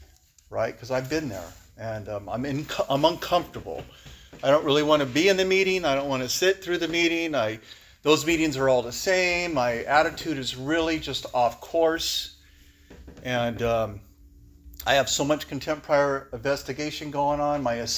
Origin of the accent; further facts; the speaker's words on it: Guadalupe, California, United States; As a child, I grew up. I grew up in Guadalupe, California, right here.